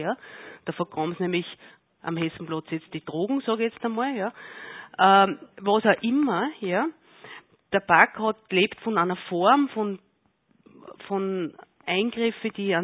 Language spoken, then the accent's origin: German; Linz, Upper Austria, Austria; Habe ich mich halt total als Linzerin gefreut